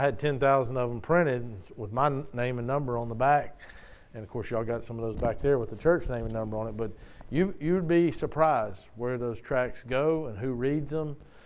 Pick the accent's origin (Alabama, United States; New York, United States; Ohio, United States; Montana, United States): Alabama, United States; Mobile; To be honest with you, I grew born and raised in Mobile. I never heard of Red Level until it was like a Facebook thing popped up or something for churches looking for a pastor.